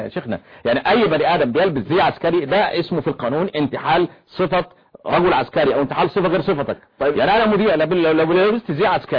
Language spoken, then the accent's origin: Arabic; Egypt; عندنا في مصر